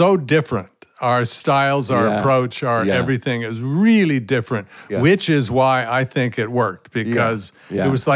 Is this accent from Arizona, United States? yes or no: yes; Flagstaff, Arizona, United States; I came from Arizona, Flagstaff. All my friends were Hopi, Navajo kids and ranchers, sons and daughters, and galloping here and there